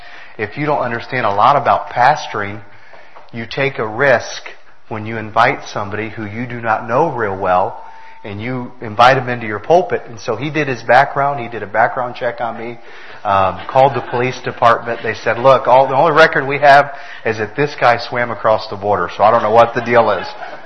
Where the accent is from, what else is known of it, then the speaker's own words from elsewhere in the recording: McAllen, Texas, United States; born there; My wife was born in Farr. I was born in McAllen.